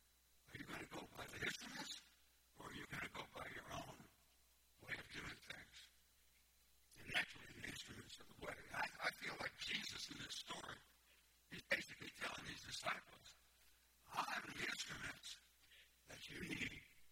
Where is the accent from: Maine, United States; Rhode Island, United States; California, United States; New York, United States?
New York, United States; Long Island; I remember as a young person, I'm from Long Island, New York. We live on the south shore of Long Island.